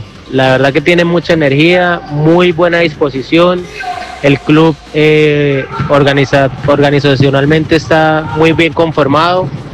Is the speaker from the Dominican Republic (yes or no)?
no; Colombia; soy de Colombia, soy entrenador y jugador profesional de baloncesto.